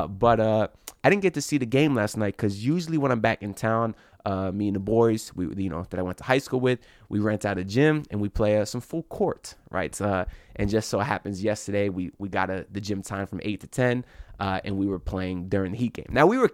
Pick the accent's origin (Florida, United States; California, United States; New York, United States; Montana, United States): Florida, United States; today from the childhood home down here in beautiful Miami. Well, okay, it's not technically Miami. I grew up in Broward, but I'll still claim Miami.